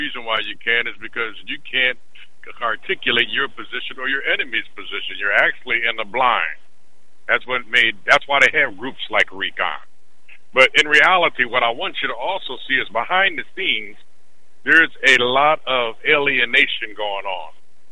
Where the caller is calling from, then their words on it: Virginia, United States; man. I'm calling from Virginia.